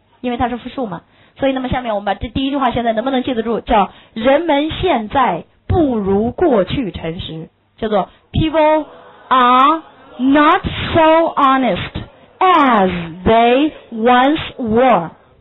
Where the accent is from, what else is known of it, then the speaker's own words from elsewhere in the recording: China; 我们中国人这像什么蹦极啊，那什么甩到天上又落下来的这些概念全是从外国来的。